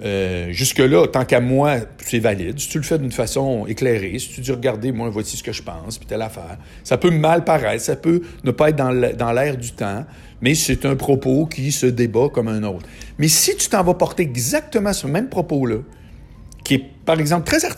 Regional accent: Charlesbourg, Quebec, Canada; Puis je viens de Charlebourg.

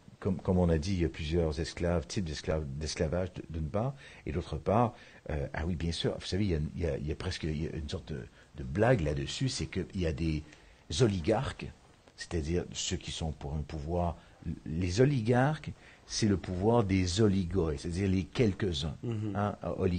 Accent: Canada; Moi je suis Canadien, je suis ici

